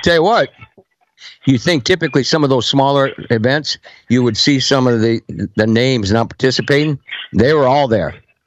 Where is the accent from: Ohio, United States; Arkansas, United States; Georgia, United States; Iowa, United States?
Iowa, United States; Sioux City; 90 miles away from my hometown, Sioux City, sure. Iowa.